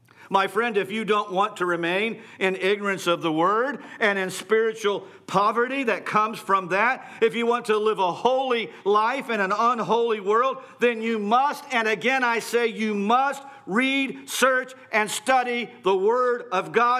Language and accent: English; West Virginia, United States; And, I'm from West Virginia, which means that we're not the brightest light and sharpest knife in the drawer.